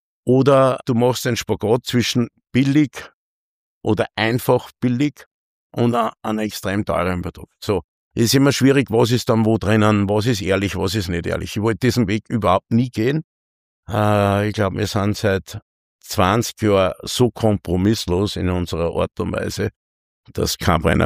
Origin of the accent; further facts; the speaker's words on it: Axberg, Upper Austria, Austria; also born or lived in Linz; In Linz geboren, aufgewachsen in Axberg, ja.